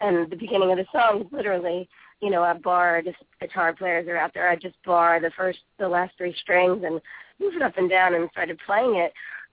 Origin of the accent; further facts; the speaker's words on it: New York City, New York, United States; also born or lived in California; I grew up in New York City.